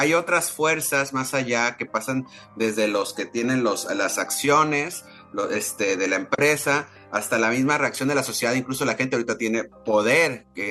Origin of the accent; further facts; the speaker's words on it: San Pedro Garza García, Nuevo León, Mexico; yo crecí en San Pedro Garza García, ¿no? Que es una cultura per se, la cultura de Cindy la Regia